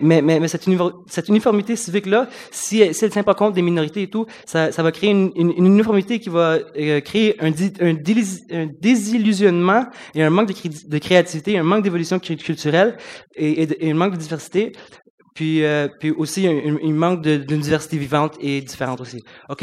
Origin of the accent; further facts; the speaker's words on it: Quebec, Canada; Moi, je suis né au Québec. Je suis québécois. Je suis totalement anglophone, totalement francophone, totalement québécois, totalement canadien.